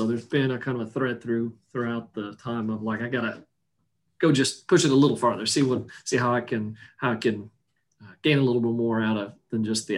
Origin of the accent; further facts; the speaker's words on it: Oklahoma, United States; people still think I'm from Oklahoma, but I think I'm just kind of from somewhere up north or some other parts of the United States.